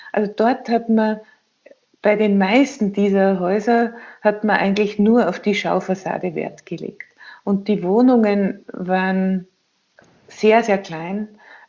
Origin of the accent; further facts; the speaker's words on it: Austria; so wie man es bei uns in Österreich so stark sieht